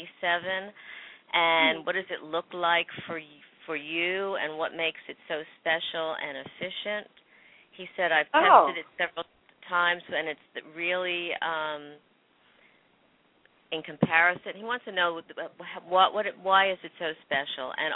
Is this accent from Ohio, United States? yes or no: no; New Jersey, United States; You're going to be in New Jersey, which is my hometown, Tuesday, October 25th.